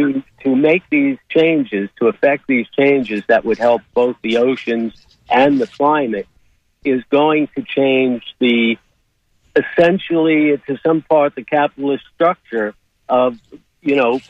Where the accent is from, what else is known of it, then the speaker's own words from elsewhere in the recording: New York, United States; now in Sarasota, United States; I'm a musician, and I'm from New York, and I go back up there.